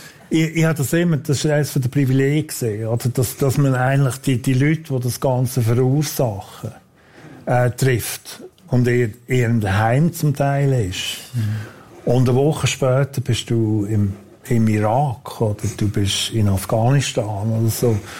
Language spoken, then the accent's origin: German; Switzerland; als Schweizer, wenn man jemals in ein Kriegsgebiet kommt